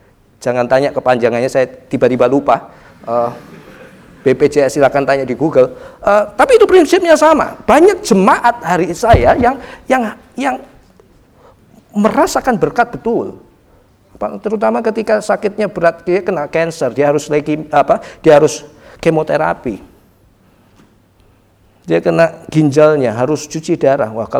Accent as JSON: {"language": "Indonesian", "town": "Surabaya", "region": "East Java", "country": "Indonesia", "said": "Saya orang Surabaya yang terbiasa spontan."}